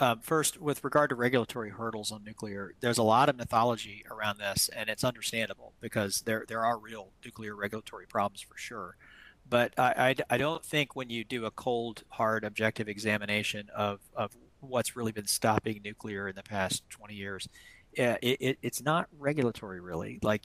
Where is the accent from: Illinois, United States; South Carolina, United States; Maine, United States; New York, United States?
South Carolina, United States; Like look at my home state of North Carolina. We're 33% today. So we're well ahead of the national average. The next door state that I grew up in South Carolina, is 55% on a bad day.